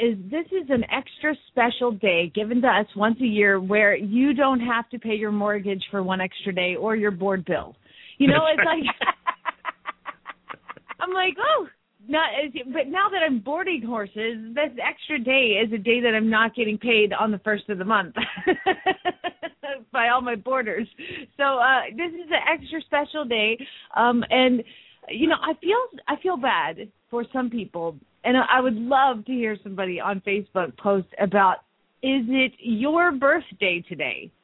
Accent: Phoenix, Arizona, United States; from Phoenix, Arizona

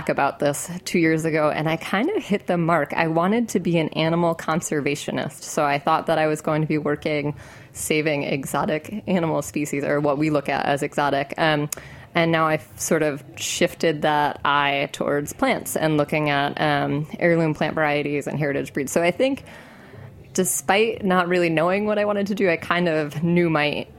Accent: Connecticut, United States; I grew up in Connecticut, and I didn't really have an interest in farming.

